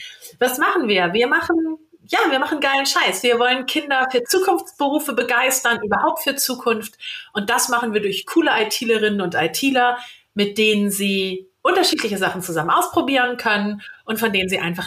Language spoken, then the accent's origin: German; Hamburg, Germany; als Hamburger weiß man ja, das Wetter ist gut, wenn der Regen warm ist.